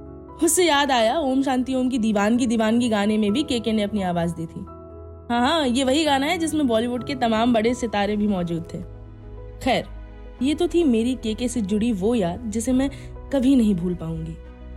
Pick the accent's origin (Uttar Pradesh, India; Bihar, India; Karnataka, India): Uttar Pradesh, India; Jhansi; मैं आपको बता दूं कि मैं झांसी से हूँ, हमारे झांसी में मेला लगता था